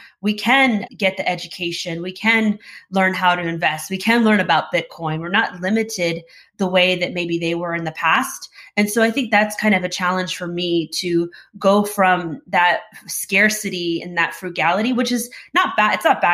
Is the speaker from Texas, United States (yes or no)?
yes; Houston, Texas, United States; born there; I was born here in Houston. My parents immigrated. My mom immigrated from Mexico, and my dad came from Bolivia, from South America. And they met here in Texas.